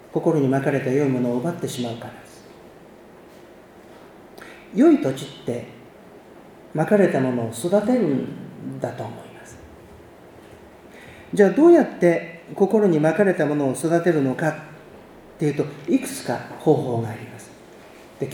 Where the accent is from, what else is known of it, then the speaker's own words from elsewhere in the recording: Nagano, Japan; 私は長野県出身で、父は26年前に長野県で天に帰りました。で、その後母は6年間一人で長野県に住んでました。